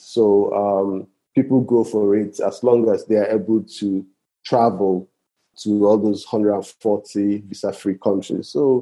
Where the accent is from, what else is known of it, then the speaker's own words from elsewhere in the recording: Nigeria; I'm Nigerian as well, so I know how to.